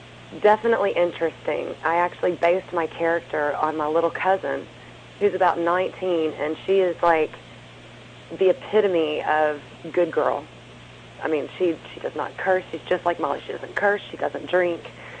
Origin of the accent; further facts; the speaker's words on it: the South, United States; accent: Southern; Yeah, everybody always comments on my accent.